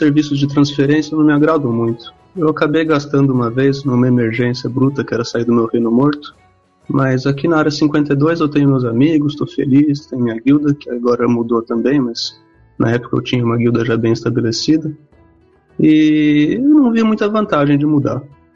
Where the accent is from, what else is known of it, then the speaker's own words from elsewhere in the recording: Campinas, São Paulo, Brazil; eu tenho 28 anos e sou de Campinas, São Paulo.